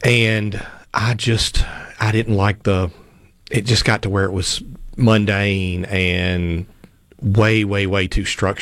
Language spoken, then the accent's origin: English; Clarksdale, Mississippi, United States; now in Oxford, United States; Clarksdale, Mississippi.